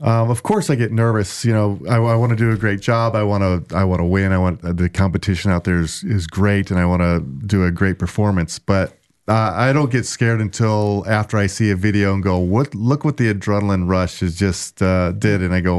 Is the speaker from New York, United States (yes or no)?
no; Indiana, United States; I mean, I grew up, I grew up in Indiana, a little country town.